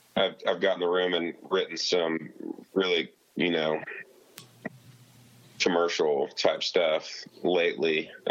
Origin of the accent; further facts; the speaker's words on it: Kansas, United States; he knew I was from Kansas, and he's like, what if it was like kind of like Kansas?